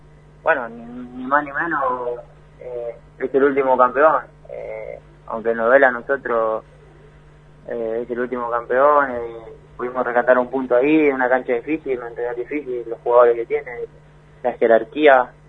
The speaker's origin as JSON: {"language": "Spanish", "town": "Teca", "country": "Argentina", "tie": "born or raised there", "also_born_or_lived": "Formosa", "said": "si bien nací en Formosa y por parte de mi papá todos los familiares son de allá, creo que me crié, tuve una infancia en Teca y nada, todos mis amigos, mis viejos siguen viviendo ahí, mis hermanos, mis hermanas"}